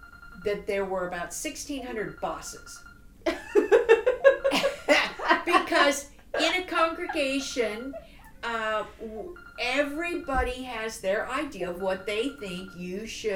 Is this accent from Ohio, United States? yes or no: no; SeaTac, Washington, United States; I was born and raised here in the SeaTac area, actually. I graduated from Taiyi High School.